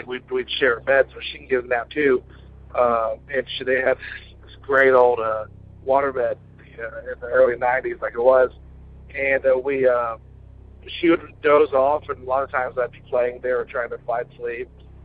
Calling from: Nashville, Tennessee, United States; I'm calling from Nashville, Tennessee.

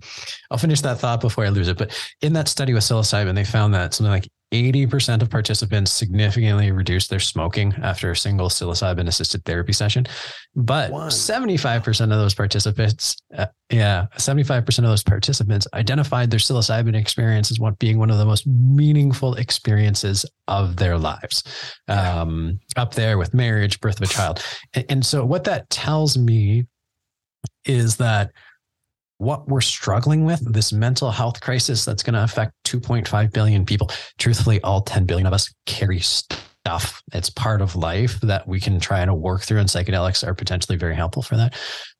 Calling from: Canada; I mean, I'm in Canada. I'm recording from Canada right now.

